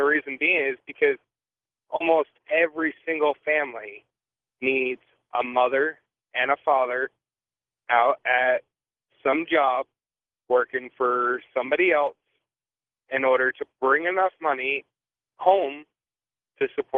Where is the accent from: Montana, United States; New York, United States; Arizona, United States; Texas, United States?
New York, United States; and I'm originally from New York.